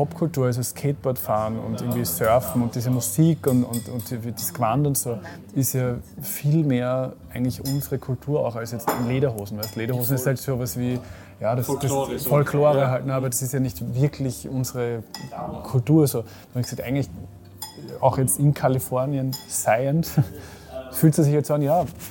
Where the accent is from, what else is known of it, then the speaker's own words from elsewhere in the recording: Burgenland, Austria; so wo ich her bin, in Neusiedlersee-Gegend, es ist schon anders.